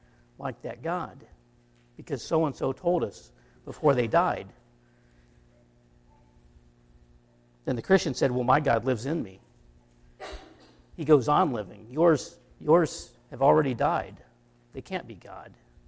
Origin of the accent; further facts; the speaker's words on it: Iowa, United States; No, I was from Iowa.